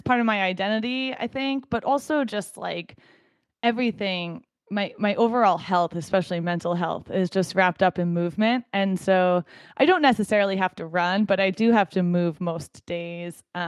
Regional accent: New York, United States; wow, I'm really happy I grew up in New York, which has such a competitive scene

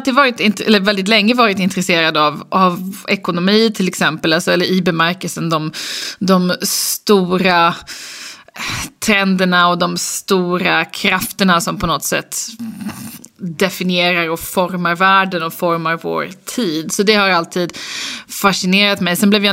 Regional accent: Lund, Skåne, Sweden; now in Stockholm, Sweden; Nej, men jag är uppvuxen i Lund, pluggade i Uppsala och lite i USA. Och sen så flyttade jag till Stockholm

